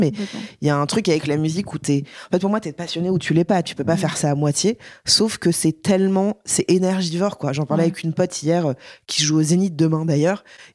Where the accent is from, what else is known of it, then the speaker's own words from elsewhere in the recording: Paris, Île-de-France, France; je suis une vraie parisienne bobo chiante